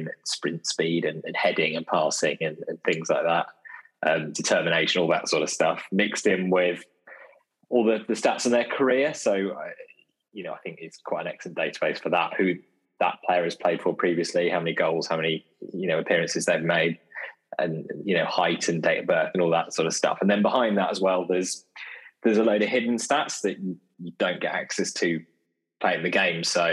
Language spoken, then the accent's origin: English; South East England, United Kingdom; So growing up in Buckinghamshire, there wasn't a Premier League team, there wasn't a Football League team at that point, in the county.